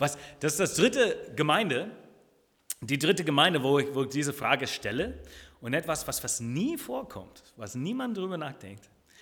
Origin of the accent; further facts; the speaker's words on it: United States; German is a second language; moved away as an adult; now in Germany; ich habe einen Akzent, denn ich bin geboren in den USA, wohnte auch dort 23 Jahre, bevor ich einen Urlaub hier gemacht habe in Deutschland und bin nie zurückgekehrt.